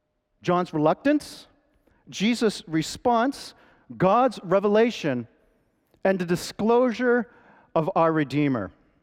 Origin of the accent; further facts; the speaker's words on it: the North, United States; Now, I'm a Northerner, and as we were dating, which I never expected to date a Texan